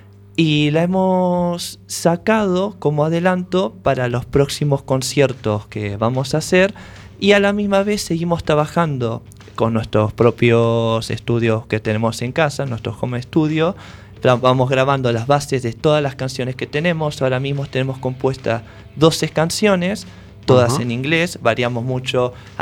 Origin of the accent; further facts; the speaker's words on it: Argentina; Y después salgo yo, que soy argentino, que me gusta el rock